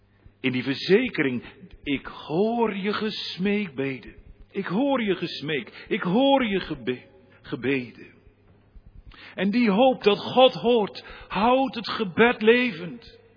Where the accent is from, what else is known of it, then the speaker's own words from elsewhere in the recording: Staphorst, Overijssel, Netherlands; Bij ons in Staphorst hadden ze vroeger klederdracht aan.